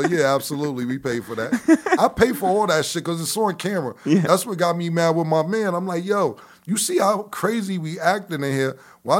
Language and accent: English; New York, United States; I'm from 140th Street and Lenox Avenue.